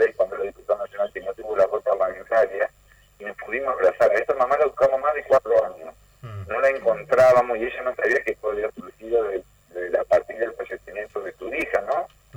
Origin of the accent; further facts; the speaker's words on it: Gualeguaychú, Entre Ríos, Argentina; somos de Gualeguaychú, en Gualeguaychú somos conocidos, una familia conocida